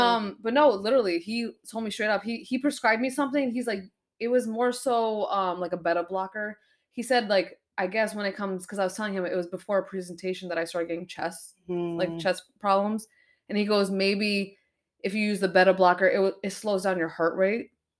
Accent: Pakistan; And also, I feel like it's different because I'm Pakistani, he's Pakistani.

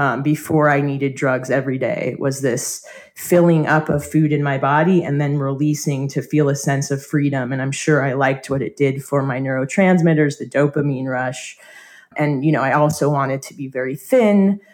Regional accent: Omaha, Nebraska, United States; So I grew up in Omaha, and we traveled a lot in the summer to Europe and different parts of the world. And I always felt like an outsider in Omaha.

